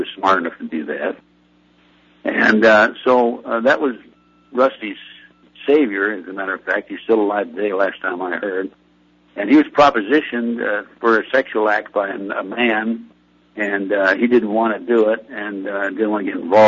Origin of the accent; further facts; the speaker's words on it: Lincoln, Nebraska, United States; And he, and by the way, Lincoln, Nebraska is my hometown.